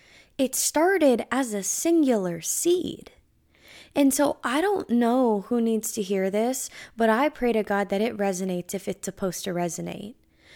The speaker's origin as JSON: {"language": "English", "region": "California", "country": "United States", "tie": "born or raised there", "said": "I grew up in California, and specifically the East Bay, and where I'm from, surprisingly enough, you may not imagine this, but we have a ton of fields that surround my hometown."}